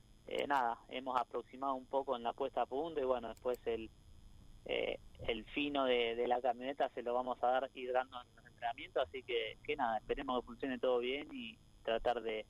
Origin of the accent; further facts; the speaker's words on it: General Rodríguez, Buenos Aires Province, Argentina; born there; acá en General Rodríguez, donde nací, donde hay muchos automovilistas acá, mucha gente fierrera, muchos corredores, muchos pilotos